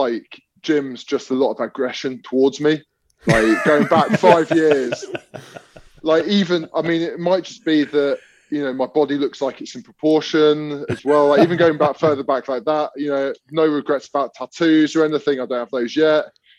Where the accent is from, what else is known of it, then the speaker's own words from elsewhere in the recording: London, United Kingdom; Then they found out I grew up in London